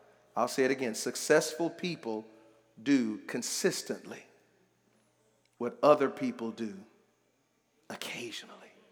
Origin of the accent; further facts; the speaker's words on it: Houston, Texas, United States; I'm from Houston